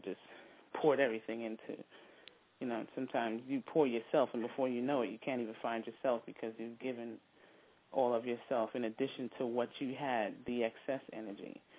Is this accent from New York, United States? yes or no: yes; New York, United States; moved away; Being a New Yorker, well, being a writer as well, I moved from New York, you know, further south to kind of concentrate on my writing and other things.